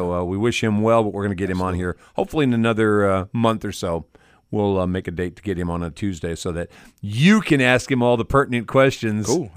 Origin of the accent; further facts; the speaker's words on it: Milwaukee, Wisconsin, United States; I grew up in Milwaukee.